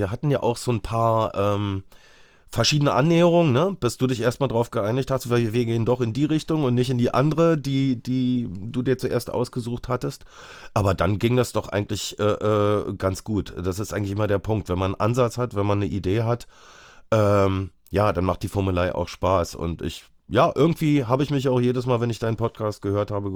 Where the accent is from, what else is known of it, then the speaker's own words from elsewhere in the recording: Berlin, Germany; Also, ich bin Jahrgang 70, geboren in Berlin-Reinickendorf und die meiste Zeit meines Lebens auch in Reinickendorf verbracht. Also, zwischen 90 und 2009 habe ich dann in Kreuzberg und Moabit gewohnt, aber bin dann 2009 zurück nach Reinickendorf, genauer nach Hermsdorf gezogen.